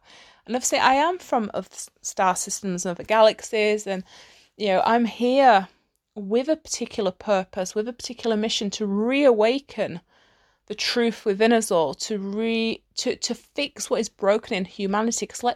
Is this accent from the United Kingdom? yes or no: yes; United Kingdom; especially as like a Brit, because the British sense of humor is fucking hilarious.